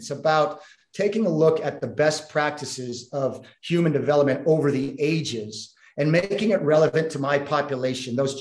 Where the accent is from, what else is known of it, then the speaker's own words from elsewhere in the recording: Vermont, United States; I really wanted to take that package to my home country initially and think about in Vermont